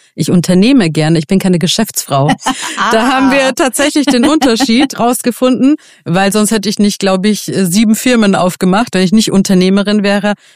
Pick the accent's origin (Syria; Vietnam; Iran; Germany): Iran; Und jetzt komme ich auch aus dem Iran, also Frauenrechte nicht existent.